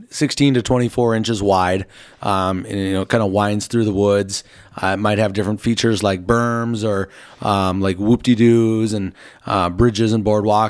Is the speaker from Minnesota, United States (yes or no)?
yes; Minneapolis, Minnesota, United States; I grew up in the Twin Cities, mm-hmm. Minneapolis area